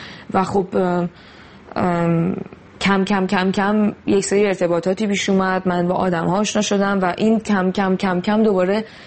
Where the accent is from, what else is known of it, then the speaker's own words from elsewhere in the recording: Iran; moved away as an adult; من وقتی که از ایران اومدم بیرون سینما رو بسیده بودم، گوشته بودم کنار